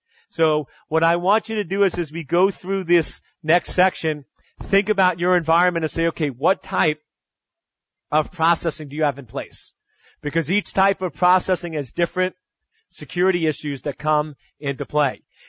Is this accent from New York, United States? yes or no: yes; Long Island, New York, United States; Being from the East Coast of the United States and growing up on Long Island, one of the best use cases of that is Lilco, the Long Island Lighting Company.